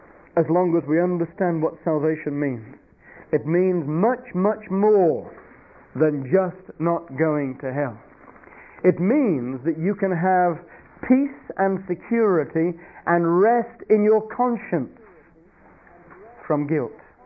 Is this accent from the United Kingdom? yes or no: yes; England, United Kingdom; I apologize as an Englishman to the Scots who are here for our persecution of you in past times